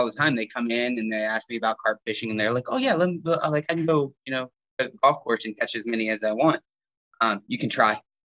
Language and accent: English; Maryland, United States; I grew up right on the Susquehanna Flats